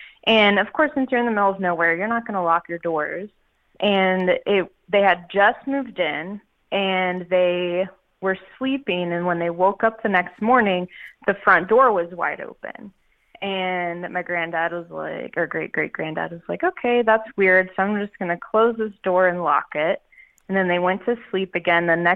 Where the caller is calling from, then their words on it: Atlanta, Georgia, United States; I am calling from Atlanta, Georgia. Well, actually, I'm north. I'm close to Canton, which is like about, 45 or an hour north of actual Atlanta.